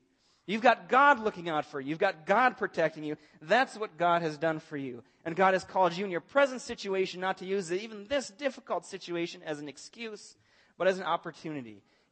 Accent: Blaine, Minnesota, United States; David grew up in Cambridge, and I grew up in Blaine, and now we're back here.

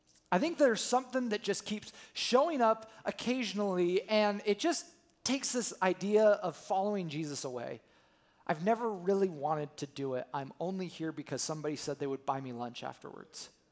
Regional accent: Colorado, United States; But growing up in Colorado, there was wheat fields everywhere, like all over the place.

